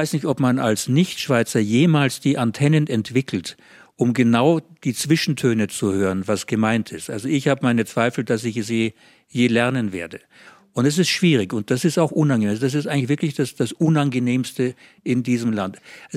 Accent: South Germany, Germany; now in Switzerland; ich bin auch Süddeutscher und von der Familie halber Österreicher.

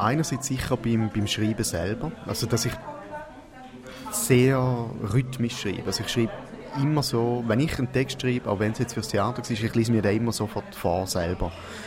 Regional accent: Stein am Rhein, Schaffhausen, Switzerland; ich bin in Stein im Rhein aufgewachsen, in einem kleinen Städtchen am Untersee. Es ist ein ganz schönes Städtchen, ein mittelalterliches Städtchen, das eine wunderschöne Altstadt hat.

